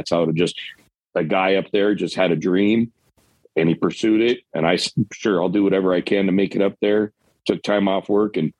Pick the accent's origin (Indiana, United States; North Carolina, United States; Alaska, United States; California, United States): Alaska, United States; Dillingham; So well, I grew up in Dillingham, Alaska. It's a town of like 2,500, 3,000 people.